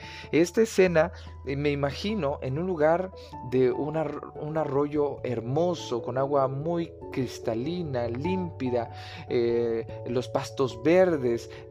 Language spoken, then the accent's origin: Spanish; Chiapas, Mexico; yo soy chiapaneco y en Chiapas hay hermosos lugares.